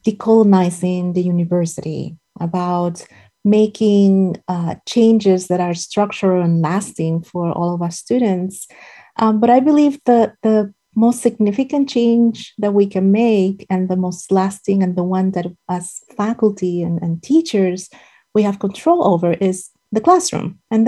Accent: Dominican Republic; And I come from the Dominican Republic, a country that has become known for its hairdressers and hair making and hair doing.

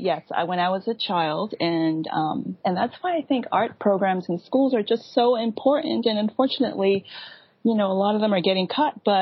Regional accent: Boston, Massachusetts, United States; I mean, I grew up in Boston, so there were plenty of snowy winters, and we totally did that when we were kids.

